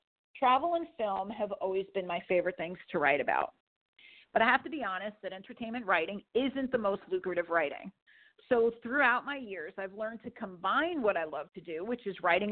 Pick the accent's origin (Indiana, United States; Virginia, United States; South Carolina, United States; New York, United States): New York, United States; about the Hudson Valley, I could be in California once I hit the road and still write articles about my hometown.